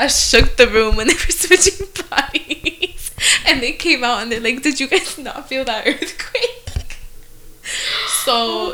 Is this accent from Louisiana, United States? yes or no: no; New York, United States; born there; I was born in New York.